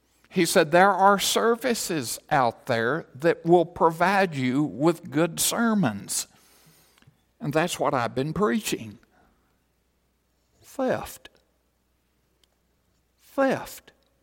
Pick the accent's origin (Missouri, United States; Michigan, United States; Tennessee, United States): Tennessee, United States; As most of you know, my hometown was a coal mining town for just short of 150 years. Grandpa used to say in the 1920s, he said, "You farmed, you coal mined, you bootlegged whiskey, or you starved to death." He said those were your only four career occupations in the Sequatchie Valley at the time.